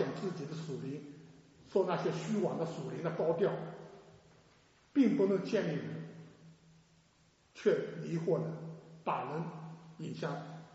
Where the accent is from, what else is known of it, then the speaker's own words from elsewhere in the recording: China; 虽然有的时候我们中国人就今天饭吃过没有